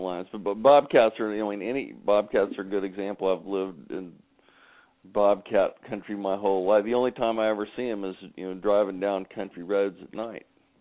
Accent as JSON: {"language": "English", "region": "Texas", "country": "United States", "tie": "born or raised there", "said": "which is I grew up in Texas, and the chupacabra is our sort of local legendary beast."}